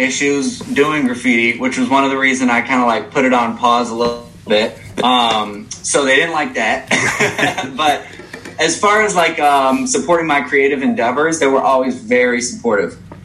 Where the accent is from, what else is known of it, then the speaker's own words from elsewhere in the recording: Evanston, Illinois, United States; so I grew up in Evanston, like just north of Chicago.